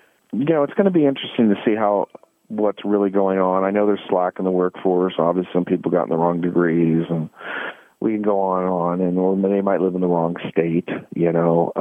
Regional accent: California, United States; You know, again, I'm from California, so I'm very cynical

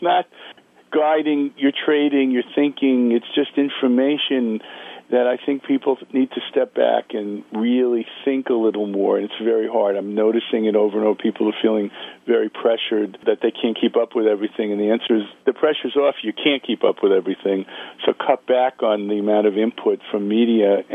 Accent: New York City, New York, United States; I'm a kid from the Bronx.

